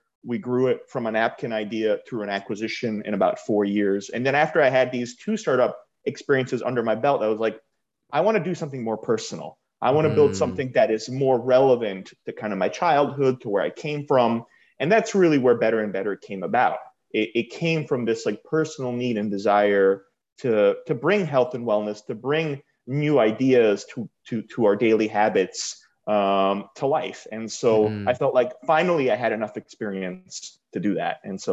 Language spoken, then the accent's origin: English; New York City, New York, United States; So I grew up in New York City. I went to NYU, studied economics, did a little corporate life for a little while.